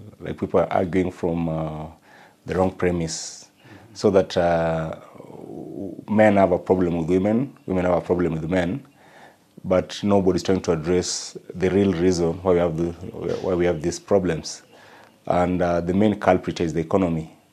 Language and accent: English; Kisii, Kisii County, Kenya; Like, I come from Kisii, there's no land in Kisii that I can go back to.